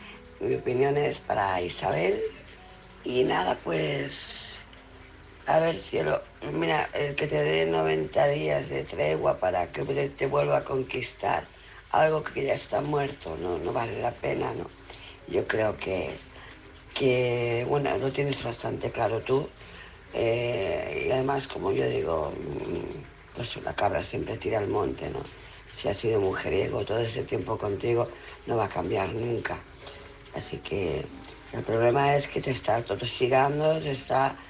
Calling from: Barcelona, Catalonia, Spain; de Barcelona.

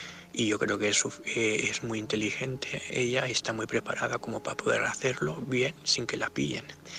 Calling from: Gandia, Valencian Community, Spain; de Gandía.

